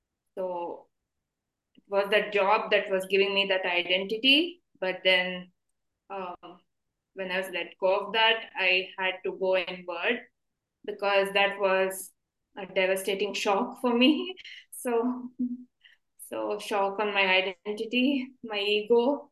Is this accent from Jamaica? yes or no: no; India; I had to make that hard decision to come back to my home country, India